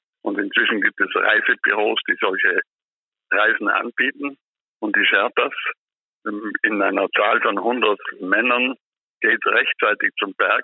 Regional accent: Trentino-Alto Adige, Italy; Dolomitenpässe zum Beispiel, um aus meiner Heimat etwas zu erzählen.

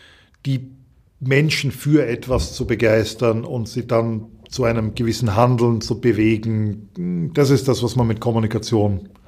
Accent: United Kingdom; moved away as an adult; now in Austria; Der Großteil meiner Familie wohnt in Österreich und ich habe, obwohl ich die ersten 23 Jahre in UK gewohnt habe, war ich sehr oft hier

